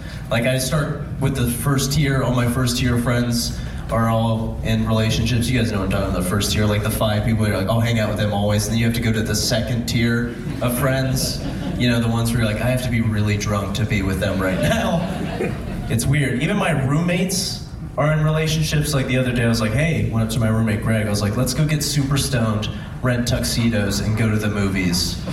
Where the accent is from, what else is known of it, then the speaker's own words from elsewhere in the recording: Cincinnati, Ohio, United States; now in Portland, United States; I'm not from Portland originally. I'm from Cincinnati, Ohio, but I've been here for about 4 years.